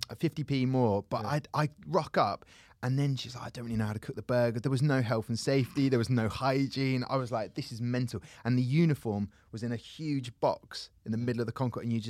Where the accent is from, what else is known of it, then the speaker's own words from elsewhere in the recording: Southampton, South East England, United Kingdom; I grew up in Southampton, which is Hampshire.